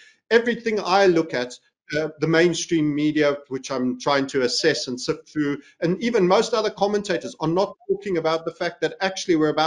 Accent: South Africa; And I do feel my home state of South Africa will not be far off

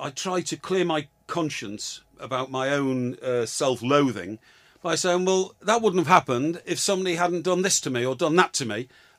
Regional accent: Chester, North West England, United Kingdom; born there; I was born in Chester

